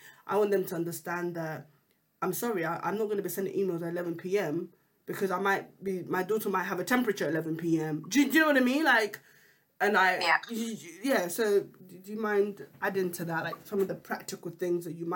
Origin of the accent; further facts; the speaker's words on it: Nigeria; I'm from Nigeria, everybody knows